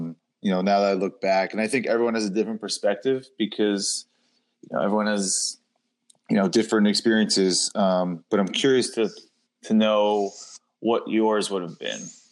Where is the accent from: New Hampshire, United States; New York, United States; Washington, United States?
New York, United States; Long Island; because I grew up in, I grew up in Long Island, pretty close to the city.